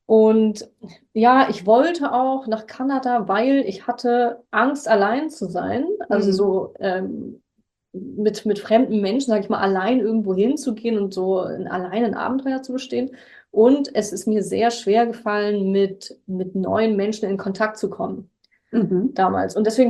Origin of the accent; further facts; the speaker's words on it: Hamburg, Germany; Naja, also als Hamburger, ich bin also ein Hamburger Urgestein